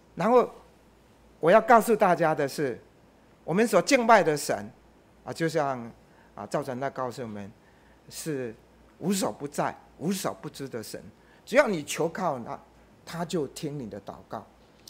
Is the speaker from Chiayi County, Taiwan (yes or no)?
yes; Minxiong, Chiayi County, Taiwan; also born or lived in South Korea; now in Taipei, Taiwan; 在台湾小时候在民雄，神看顾我；我到韩国，神仍然看顾我；我 在台北，我在牧照